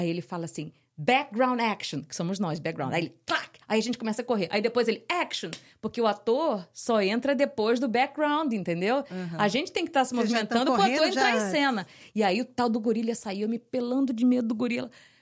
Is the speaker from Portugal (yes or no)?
no; Rio de Janeiro, Brazil; Eu sou do Rio de Janeiro.